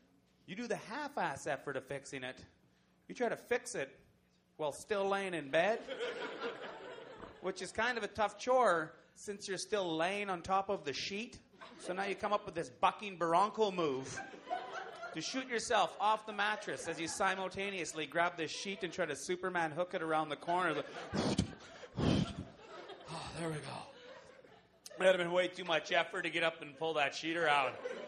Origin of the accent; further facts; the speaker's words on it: Saskatchewan, Canada; I'm from Saskatchewan. I can't believe I'm not bigger. And people get on you when you're from Saskatchewan.